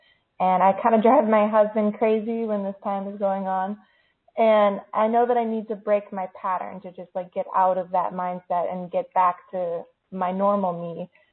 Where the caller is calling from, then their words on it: Fargo, North Dakota, United States; Fargo, North Dakota.